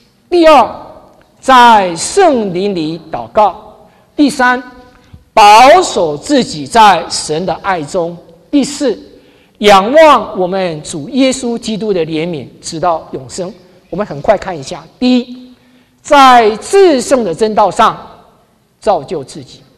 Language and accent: Chinese; China; 所以我们中国人滑手机是世界排名第一的